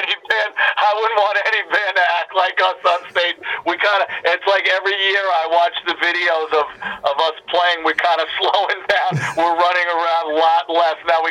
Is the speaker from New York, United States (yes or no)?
yes; New York, United States; that's totally from growing up in New York and going to all the bars in New York and Long Island